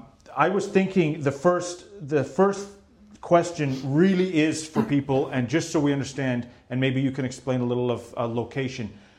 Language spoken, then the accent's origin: English; Canada; And we are from Canada, and it is good to see you in Miami Beach.